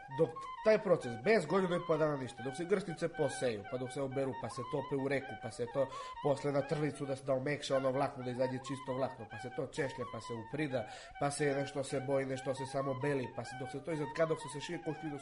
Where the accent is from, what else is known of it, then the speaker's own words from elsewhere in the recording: Svrljig, Zaječar District, Serbia; iz Svrljig sam, rodom iz Svrljig, starinom po oce i Šljivovik, po majku iz Radmirovac. 2000. sam godište